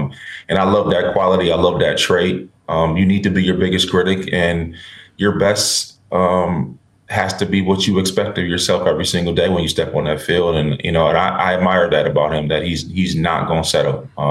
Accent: Minnesota, United States; but I born and raised in Minnesota, still got a little Vikings love for me.

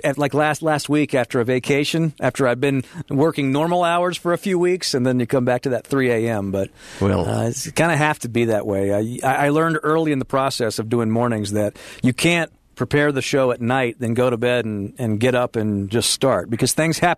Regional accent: Charlotte, North Carolina, United States; I grew up in Charlotte, so I'm a lifelong Charlottean.

